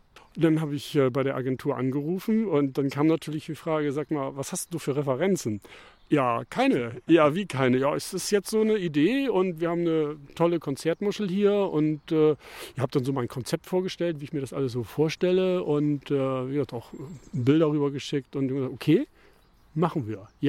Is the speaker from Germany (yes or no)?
yes; Bassum, Lower Saxony, Germany; also born or lived in Bremen; ich habe auch lange in Bremen gewohnt, bin aber natürlich gebürtiger Bassumer und das ist auch meine Heimatstadt hier.